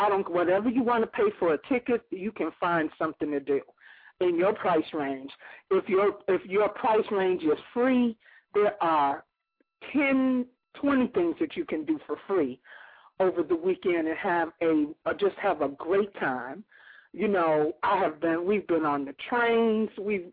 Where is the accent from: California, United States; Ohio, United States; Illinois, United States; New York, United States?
Illinois, United States; Chicago; And I'm from Chicago, but this cold was a different kind of cold.